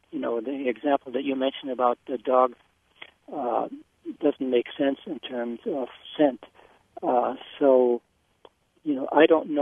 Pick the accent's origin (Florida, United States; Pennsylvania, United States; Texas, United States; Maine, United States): Maine, United States; I grew up here in Maine in the woods. I was at home in the woods, and I went to school here, and I have friends here